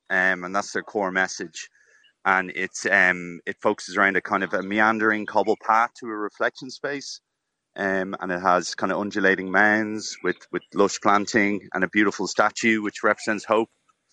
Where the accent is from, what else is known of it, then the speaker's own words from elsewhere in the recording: Ireland; I think we're pretty connected with nature as Irish people.